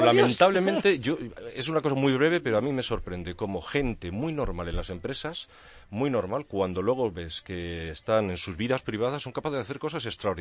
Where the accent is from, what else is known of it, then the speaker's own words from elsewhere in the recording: Madrid, Community of Madrid, Spain; Y yo también soy de Madrid.